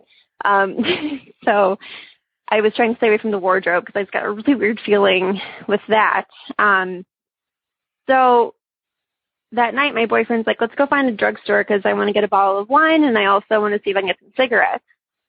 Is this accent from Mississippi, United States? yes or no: no; Chicago, Illinois, United States; now in California, United States; and I'm from Chicago originally, so my boyfriend wanted to take me somewhere where the leaves changed because he knew I missed fall.